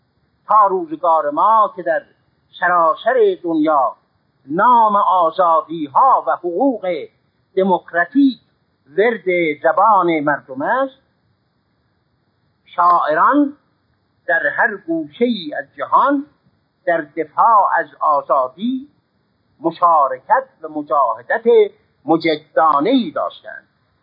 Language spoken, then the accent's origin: Persian; Tabriz, East Azerbaijan, Iran; از دوران کودکی خود بیاد دارم که در زادگاه من تبریز مردم کوچه و بازار این مشرع را به کنایت به کار می بردند